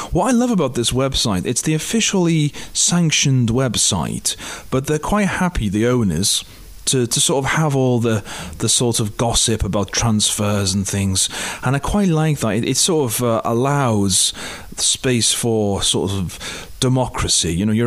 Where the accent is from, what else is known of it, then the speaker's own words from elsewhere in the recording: Liverpool, North West England, United Kingdom; now in Spain; Of course, I am from Liverpool, but right now I'm not actually in Liverpool.